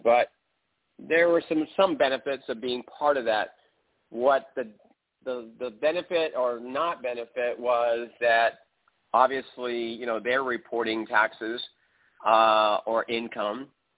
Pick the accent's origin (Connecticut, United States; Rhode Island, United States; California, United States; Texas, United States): California, United States; I'm from California.